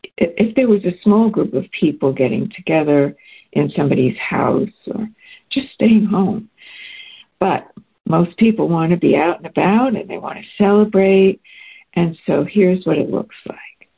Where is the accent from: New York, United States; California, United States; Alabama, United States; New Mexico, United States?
New York, United States; I mean, as a New Yorker, I stopped going out and about on New Year's Eve